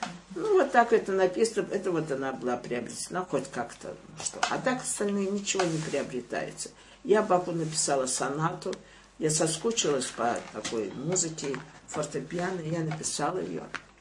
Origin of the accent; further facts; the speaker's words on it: Azerbaijan; Мне кажется, где бы я ни жил, я азербайджанец.